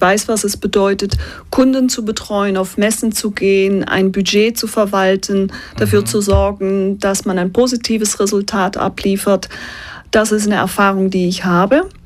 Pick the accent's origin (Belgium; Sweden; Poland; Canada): Belgium; German is a second language; Ich bin in Belgien aufgewachsen mit einem belgischen Vater, eine holländische Mutter.